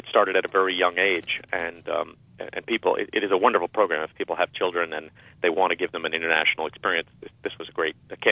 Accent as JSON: {"language": "English", "town": "New York City", "region": "New York", "country": "United States", "said": "I'm from New York originally, which is by definition a very international city."}